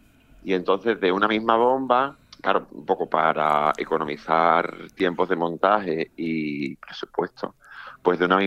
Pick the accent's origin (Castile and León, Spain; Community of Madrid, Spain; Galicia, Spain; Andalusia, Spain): Andalusia, Spain; Puerto Real; Sí, así es, soy de Puerto Real.